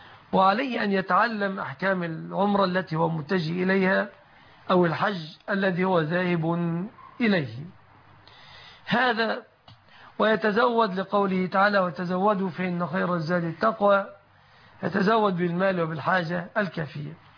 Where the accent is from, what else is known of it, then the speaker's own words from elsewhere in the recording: Egypt; لأن المحل عندنا في مصر يعني دكان